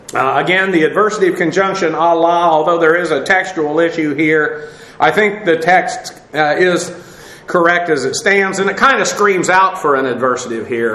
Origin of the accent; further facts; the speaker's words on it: Massachusetts, United States; born there; Let's see, I was born in Massachusetts, so that must make that state really, really great.